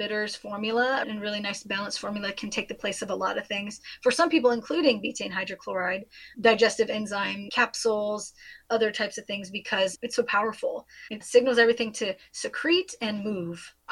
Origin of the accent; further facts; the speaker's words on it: Kansas City, Missouri, United States; But yes, I'm from Kansas City originally, so my allegiance is not … related, although no shade to her.